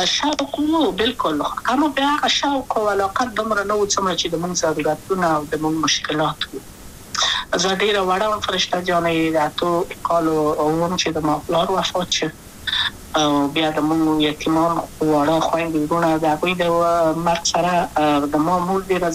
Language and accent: Pashto; Kabul, Afghanistan; also born or lived in Wardak; زه خو اصلا د وردګو ولایت یم، د پلار مې د وردګو ولایت ته خلګنسه کې دلې، د کابل په تخته پل سیمه کې یم او لویا شویم کابل که یم.